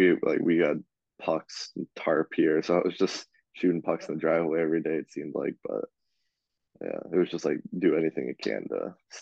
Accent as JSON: {"language": "English", "region": "California", "country": "United States", "tie": "born or raised there", "said": "We're really lucky that there's only three AAA teams in California. So having one like right in my hometown was really big."}